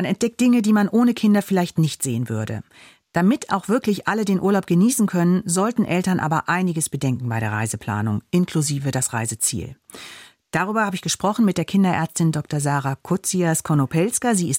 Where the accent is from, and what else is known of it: Berlin, Germany